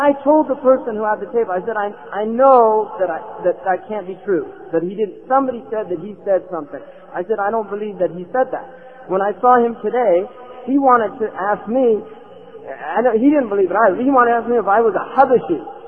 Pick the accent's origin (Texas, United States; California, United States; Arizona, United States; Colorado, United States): California, United States; Alright, I'm a Muslim from California.